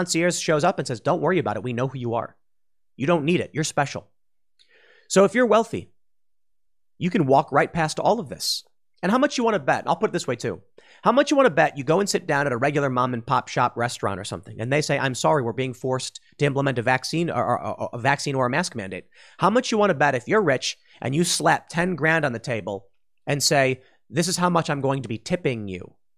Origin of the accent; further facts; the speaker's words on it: Illinois, United States; Cook County. I'm from Cook County. It's Chicago in the suburbs. It's terrifying. I grew up in Cook County until I was just about to turn 18. And then I moved to DuPage County.